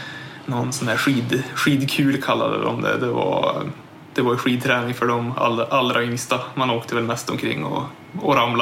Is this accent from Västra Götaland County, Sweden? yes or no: no; Bredby, Västernorrland County, Sweden; Jo, jag kommer ju från Bredby, några mil utanför Örnsköldsvik.